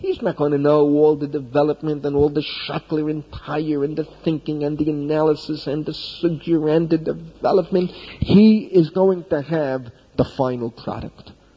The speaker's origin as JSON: {"language": "English", "country": "United States", "tie": "born or raised there", "said": "In my parents' house, in where I grew up in America, you lived in a big apartment building, 75 families, one building"}